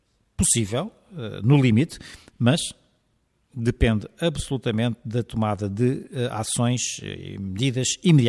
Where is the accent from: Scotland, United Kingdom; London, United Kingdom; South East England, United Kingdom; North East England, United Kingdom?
Scotland, United Kingdom; Dundee; os transportes na minha terra natal, que é Dundee